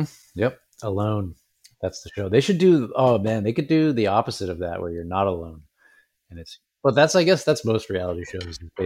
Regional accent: Canada; You can still apply as a Canadian to U.S. graduate programs.

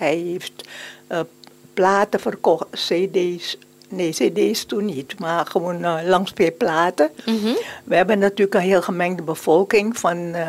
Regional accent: Paramaribo, Suriname; moved away as an adult; now in Netherlands; Nou, ik ben geboren in Paramaribo, Suriname. Daar ben ik ook naar de middelbare school, basisschool uiteraard. En op mijn 23ste ben ik naar Nederland gegaan.

